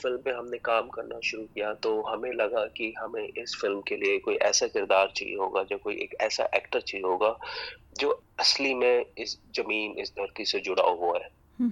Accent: Punjab, India; मैं पंजाब से बिलोंग करता हूँ, पंजाबियों को बोला जाता है कि खुले दिल के होते हैं

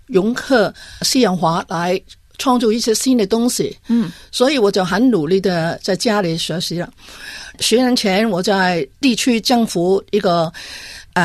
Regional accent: Hong Kong; now in Australia; 我是80年代从香港移民的第一代女性

